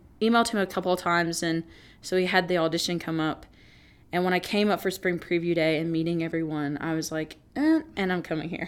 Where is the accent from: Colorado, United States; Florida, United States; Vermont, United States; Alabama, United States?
Alabama, United States; Alexander City; So I am from Alexander City, Alabama, which most people don't know where that is. So I say like 45 minutes from Auburn.